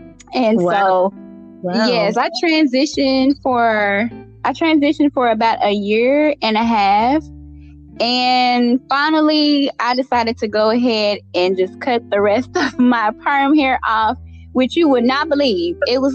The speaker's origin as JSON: {"language": "English", "town": "Malvern", "region": "Arkansas", "country": "United States", "said": "Well, yes, I am originally from Malvern, Arkansas, small little country town, population of about 10,000 people, but yes, I'm a little country girl at heart."}